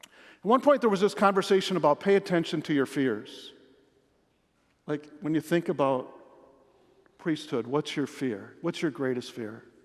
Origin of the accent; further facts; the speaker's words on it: Dickeyville, Wisconsin, United States; So I'm 5 years old. I grew up in Dickeyville.